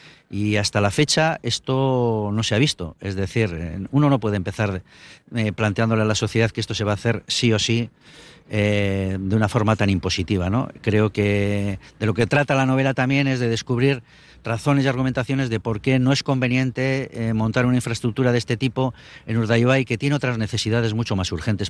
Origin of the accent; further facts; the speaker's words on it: Barakaldo, Basque Country, Spain; yo también nací en Baracaldo, en lo que era una marisma, que ahora ha desaparecido totalmente.